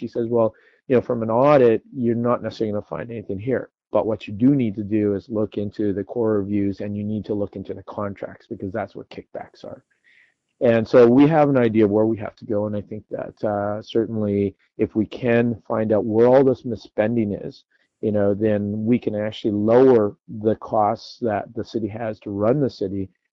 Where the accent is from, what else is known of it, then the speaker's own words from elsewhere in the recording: Vancouver, British Columbia, Canada; as a person born and raised in Vancouver, I first have to say I don't really have any other home. This is the only home I've known for my entire life